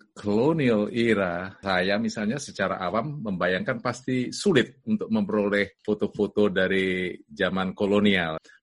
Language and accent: Indonesian; Yogyakarta, Special Region of Yogyakarta, Indonesia; Saya dari Jogja.